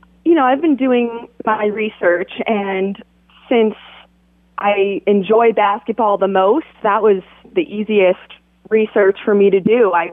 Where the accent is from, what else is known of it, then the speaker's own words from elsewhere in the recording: Boston, Massachusetts, United States; I'm really a basketball girl. I grew up around Boston.